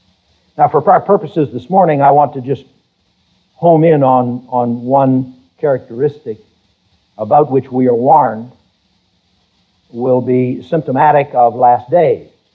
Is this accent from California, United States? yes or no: no; Pittsburgh, Pennsylvania, United States; moved away; I grew up, I was born in Pittsburgh, as most of you know, and I grew up a Steeler fan, and the Steelers never won anything until I left Pittsburgh.